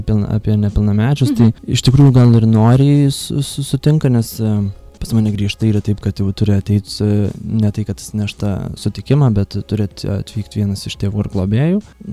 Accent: Alytus, Alytus County, Lithuania; kol kas iš tikrųjų pasilikau Alytuje dėl to, kad, na, galbūt, kad draugai visi artimieji čia

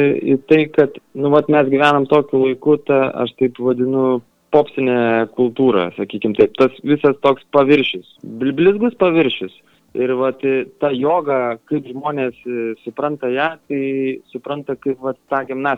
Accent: Rokiškis, Panevėžys County, Lithuania; now in Alytus, Lithuania; nukritau aš tam Alytui. O originaliai esu iš Rokiškio.

